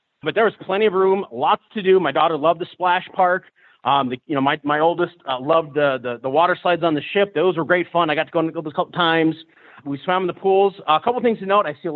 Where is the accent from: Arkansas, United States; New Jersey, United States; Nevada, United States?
Nevada, United States; Las Vegas; Like, you know, I grew up in Vegas. Coming from Reno, I can see that stuff all the time.